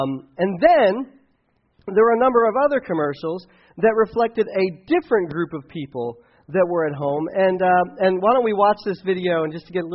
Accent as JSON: {"language": "English", "region": "Delaware", "country": "United States", "tie": "born or raised there", "said": "I grew up in Delaware, and all of our TV stations were Philadelphia stations"}